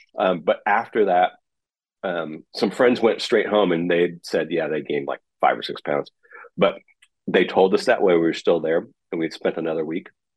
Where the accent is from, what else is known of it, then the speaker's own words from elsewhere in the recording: San Francisco, California, United States; I grew up in San Francisco and my teacher, he would bring chickens into our school in the Mission District